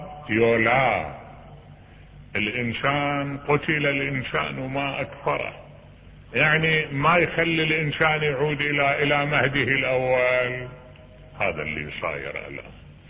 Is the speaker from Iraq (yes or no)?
yes; Iraq; واحد انقتل ببا خمرة عندنا بالعراق